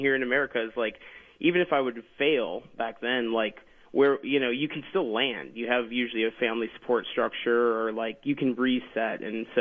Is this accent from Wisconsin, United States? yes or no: yes; Green Bay, Wisconsin, United States; No, I was a poor college student. I grew up in the Midwest.